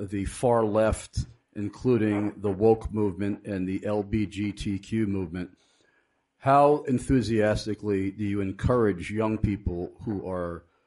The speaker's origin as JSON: {"language": "English", "country": "United States", "said": "that would disturb me as an American citizen"}